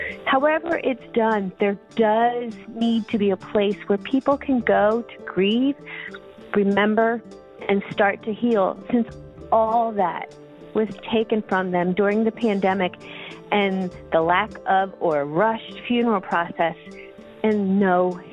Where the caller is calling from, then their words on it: Macomb, Michigan, United States; I'm calling from Macomb, Michigan.